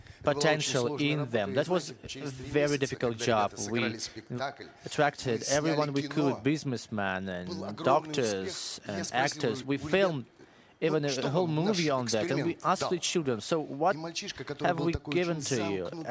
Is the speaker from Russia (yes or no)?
yes; Novokuznetsk, Kemerovo Oblast, Russia; That was a miracle for me and for everyone in the city of Novokuznetsk, my hometown.